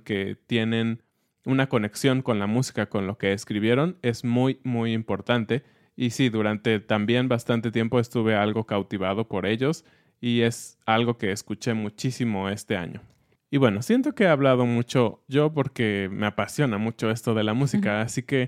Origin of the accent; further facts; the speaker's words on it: Mexico; como mexicanos saben que nos encanta comer tacos.